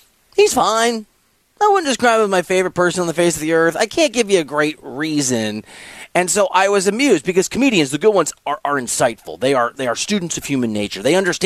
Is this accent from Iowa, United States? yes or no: yes; Iowa, United States; I'm not making fun of Caitlin Clark. I'm from Iowa. Parents are Hawkeye fans.